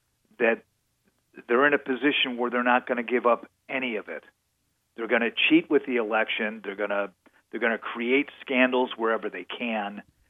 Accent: Wisconsin, United States; I grew up in Wisconsin

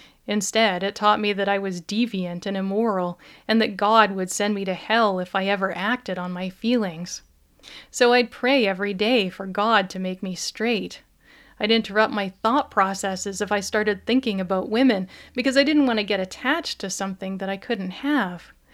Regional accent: Canada; I am Canadian, after all.

